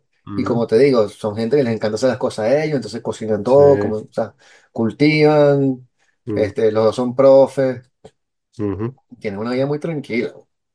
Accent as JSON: {"language": "Spanish", "country": "Venezuela", "said": "siendo venezolano, tú no puedes estar en un sitio que si la electricidad sea 48 horas te mueren."}